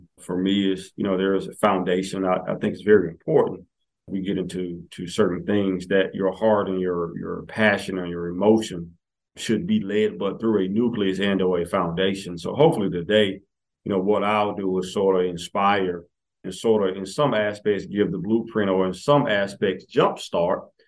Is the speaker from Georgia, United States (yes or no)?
yes; Augusta, Georgia, United States; But, you know, my backstory for the most part, born and bred in Augusta, Georgia.